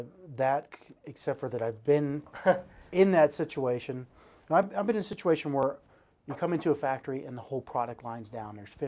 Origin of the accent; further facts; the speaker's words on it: New Jersey, United States; See, I grew up on the East Coast.